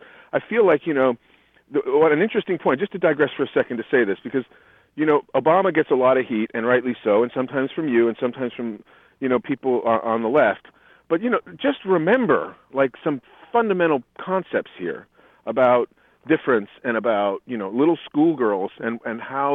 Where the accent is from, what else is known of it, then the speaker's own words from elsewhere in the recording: Canada; now in United States; I came as an immigrant from Canada.